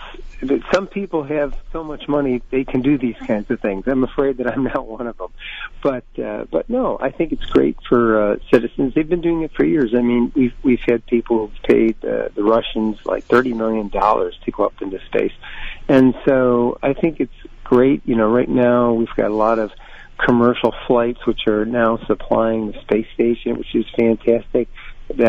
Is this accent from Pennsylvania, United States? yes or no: no; Lockport, New York, United States; my high school class, the class of 75 from Lockport High School